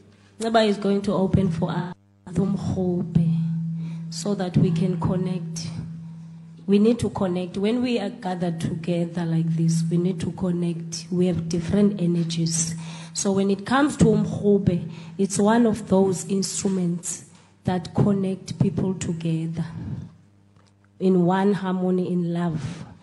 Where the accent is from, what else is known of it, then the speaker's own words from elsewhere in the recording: Eastern Cape, South Africa; born there; from Old Crossroads. I was born in Eastern Cape